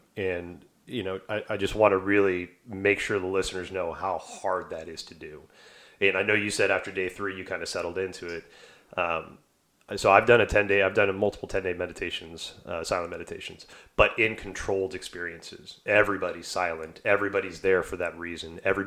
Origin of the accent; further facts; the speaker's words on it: the South, United States; But I grew up in the South in the 80s and 90s, very racially charged, very ignorant, you know, homophobia, racism, all that shit, right?